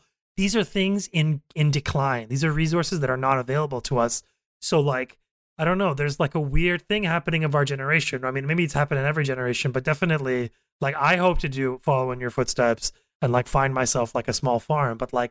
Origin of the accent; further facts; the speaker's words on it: Canada; because I grew up in Canada too, and I didn't get America until like I had lived there